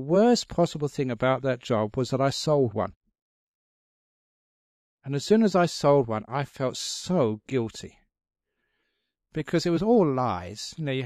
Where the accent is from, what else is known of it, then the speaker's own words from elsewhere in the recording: England, United Kingdom; when I was growing up in England